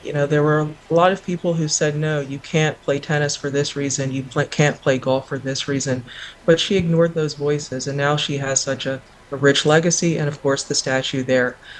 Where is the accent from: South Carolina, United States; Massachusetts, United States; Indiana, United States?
South Carolina, United States; Well, I grew up in South Carolina, so I was well aware of Althea Gibson's success in tennis.